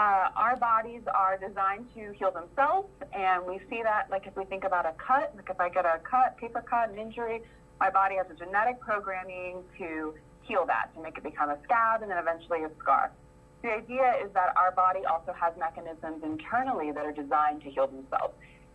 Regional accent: Houston, Texas, United States; I grew up in Houston, Texas, and always had a passion for psychology

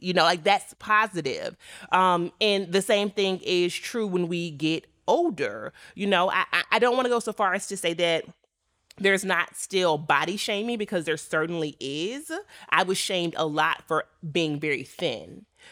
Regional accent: the South, United States; But I am from a low income working class background in the South. I'm from a place where we

